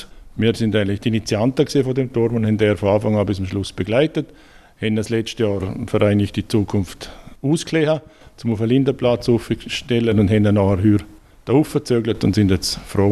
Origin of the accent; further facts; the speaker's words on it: Schaan, Liechtenstein; An Gemeinde Schaan gefällt mir eigentlich alles. Im Großen und Ganzen, es ist meine Heimat, ich fühle mich wohl da. Und ich könnte mir eigentlich nicht vorstellen, irgendwo anders zu leben.